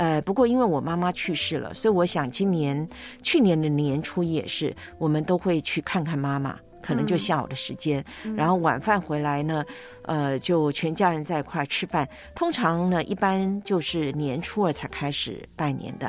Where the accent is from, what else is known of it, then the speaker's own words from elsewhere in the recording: Taiwan; 你知道在我们台湾老家有一个传统